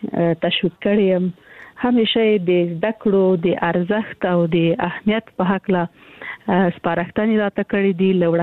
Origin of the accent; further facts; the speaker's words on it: Kandahar, Afghanistan; also born or lived in Kabul; زه د کندهار یم، د کندهار د دنیا انالیسي کې مې زده کړې وکړې او کابل پوهنتون ته ولاړم.